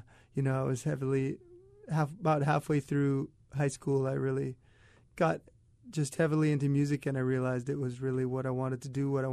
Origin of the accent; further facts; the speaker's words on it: Hawaii Kai, Hawaii, United States; also born or lived in Diamond Head; I was down in Diamond Head, and then I grew up mostly in Hawaii Kai, and I've been in Kaneohe, Kahului'u, for the last 14 years.